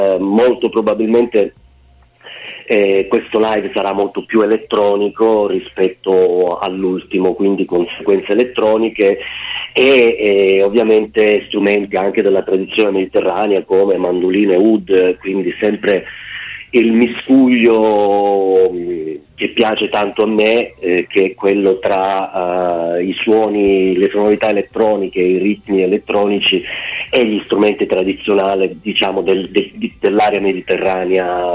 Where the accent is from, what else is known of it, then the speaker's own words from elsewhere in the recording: Vittoria, Sicily, Italy; Questa è diciamo il di fronte casa dove io sono cresciuto in Sicilia.